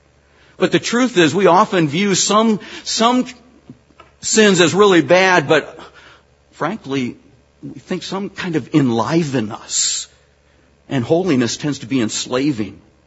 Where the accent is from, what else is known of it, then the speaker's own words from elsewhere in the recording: Michigan, United States; I grew up here in Michigan. I enjoy getting back. And as a child, I earned a lot of my money as in junior high and early high school by mowing lawns.